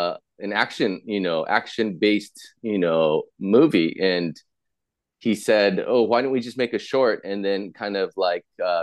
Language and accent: English; Los Angeles, California, United States; I'm from LA.